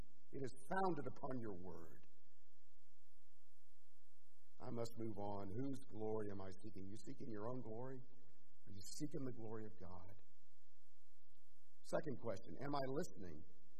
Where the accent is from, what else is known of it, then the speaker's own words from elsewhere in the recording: United States; as an American, as somebody who's very practical, and as Americans, we tend to be more pragmatic.